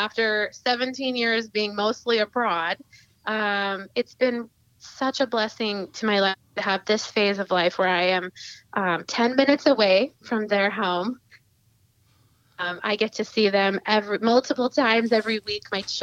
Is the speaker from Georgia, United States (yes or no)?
no; Indianapolis, Indiana, United States; I am currently sitting in Indianapolis and I was born in Indianapolis. So full circle back, I was born in Indianapolis, Indiana, to a wonderful Christ-loving family that raised me well and basically stayed mostly in Indiana